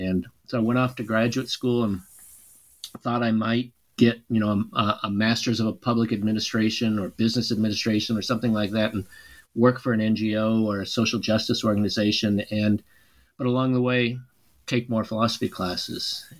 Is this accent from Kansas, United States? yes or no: no; Nebraska, United States; Well, I grew up in Nebraska, and I grew up in, I was a young child during the 60s, and so I suppose something about that time must have influenced me.